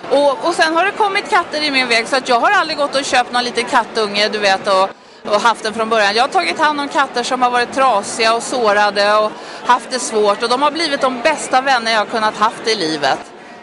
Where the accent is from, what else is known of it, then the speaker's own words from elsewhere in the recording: Stockholm, Stockholm County, Sweden; Jag är född och uppvuxen på Söder i Stockholm.